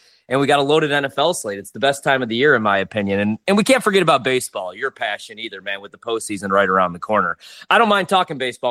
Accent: Chicago, Illinois, United States; It's great to be on here in Chicago, my hometown.

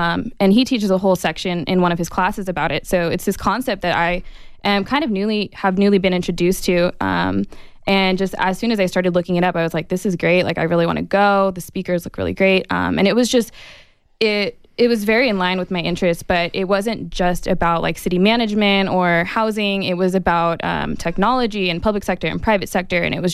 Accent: New York, United States; Yeah, from Long Island, but we kind of claim New York City, even though we're not really from there.

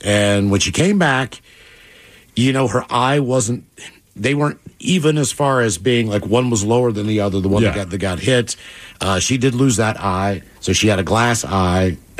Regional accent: West Virginia, United States; And that happens a lot in my home state of West Virginia.

